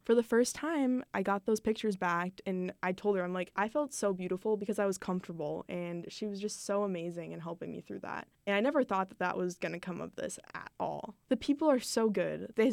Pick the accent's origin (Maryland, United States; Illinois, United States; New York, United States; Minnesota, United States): Minnesota, United States; especially because, you know, we're both from Minnesota.